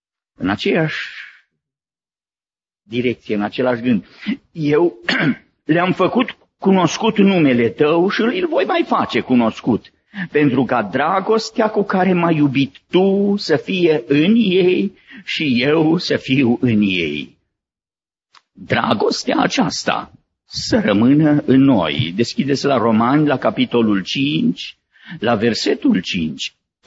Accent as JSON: {"language": "Romanian", "country": "Romania", "moved": "yes", "said": "de două ori am fost în țară, de 35 de ani de când sunt plecat din România."}